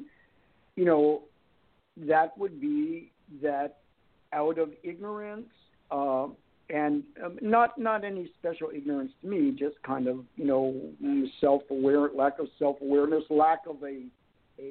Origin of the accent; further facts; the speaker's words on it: Virginia, United States; No, I was raised in Northern Virginia